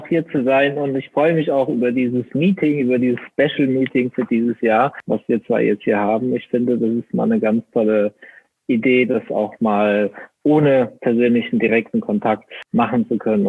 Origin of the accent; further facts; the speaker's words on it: Rhineland-Palatinate, Germany; also ich komme aus Rheinland-Pfalz, das war da in der Gegend schon was Besonderes, wenn du Weltmeister warst.